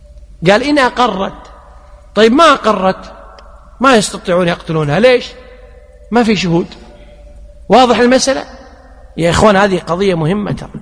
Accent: Kuwait; ومثل ما يقولون عندنا بالكويت: صم بكم

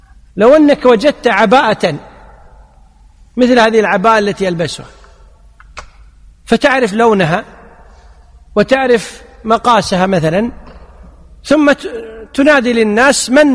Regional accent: Kuwait; يعني مثلا عندنا في الكويت العرف أن الناس يبحثون

